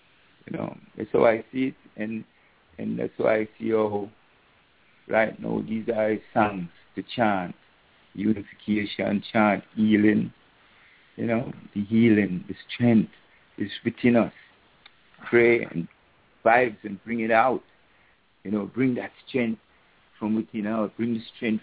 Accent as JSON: {"language": "English", "country": "Jamaica", "tie": "born or raised there", "said": "when I was a boy growing up in Jamaica"}